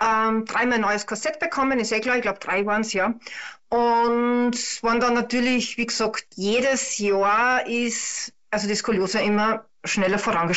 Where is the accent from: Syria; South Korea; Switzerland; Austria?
Austria; Upper Austria; ich komme aus Österreich, aus Oberösterreich. Ich bin 41 Jahre alt